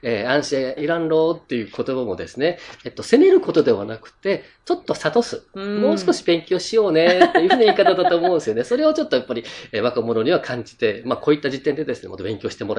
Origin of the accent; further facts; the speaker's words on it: Naha, Okinawa, Japan; 私は那覇の出身なもんですから、やっぱ那覇言葉をずっとばあちゃんとか母から聞いていたものですから、